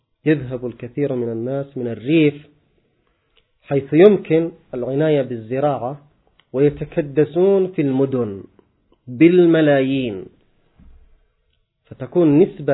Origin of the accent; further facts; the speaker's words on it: Yemen; عندنا في اليمن يستوردون حتى الثوم من الصين